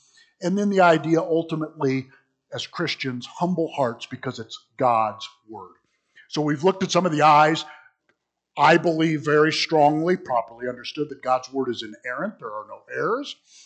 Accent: United States; Well, also would have a lot of presuppositions where I'm an American, so I'm going to read ancient, you know, Genesis and ancient biblical literature or the Constitution, and I'm going to read it like a 2021 American.

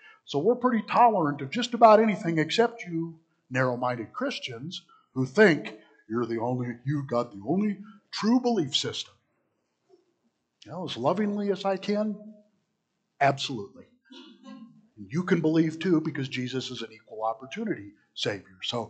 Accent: United States; well, I'm an American. Of course, I'm a nice person who lives in America.

